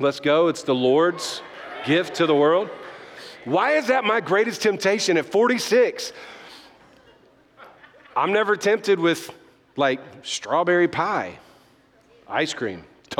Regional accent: Louisiana, United States; I'm Cajun, right?

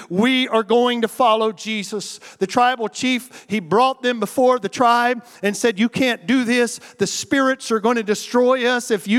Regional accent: United States; And I'm riding down the road, and I'm an American.

